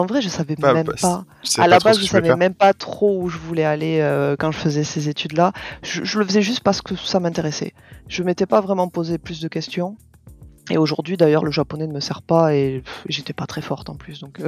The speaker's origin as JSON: {"language": "French", "town": "Béziers", "region": "Occitanie", "country": "France", "lives_now": "South Korea", "said": "j'ai 32 ans et je suis originaire des environs de Béziers, en Occitanie. Je suis actuellement traductrice littéraire coréen-français et je suis mariée depuis 4 ans en Corée."}